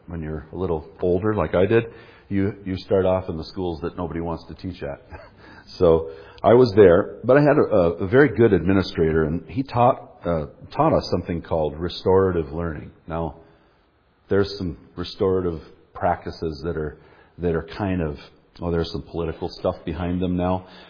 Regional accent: Duluth, Minnesota, United States; Well, you can see … I'm, as Brian said, I'm from Duluth.

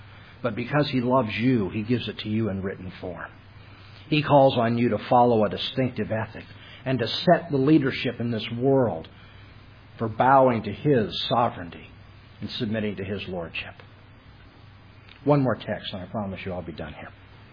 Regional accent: California, United States; Now, I'm from California, if you understand, you know.

